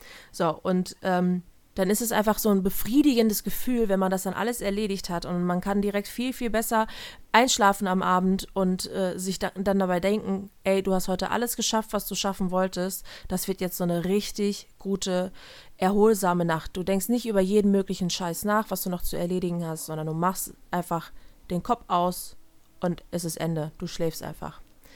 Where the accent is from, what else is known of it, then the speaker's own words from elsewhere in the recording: Hesse, Germany; in den Süden von Hessen, wo ich herkomme quasi